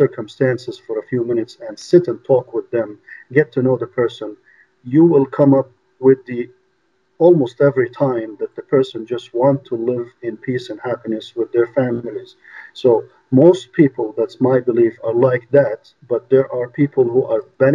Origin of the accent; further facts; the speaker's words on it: Cairo, Cairo Governorate, Egypt; English is a second language; moved away as an adult; now in New York, United States; Correct. I born and raised over there. I lived 27 years in Egypt before moving to the United States.